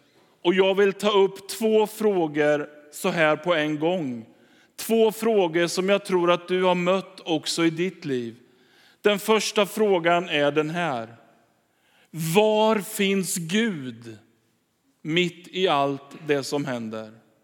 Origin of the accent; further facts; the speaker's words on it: Linköping, Östergötland, Sweden; born there; Jag är född 1973 i Linköping och barnvälsignad på Borgmästargatan.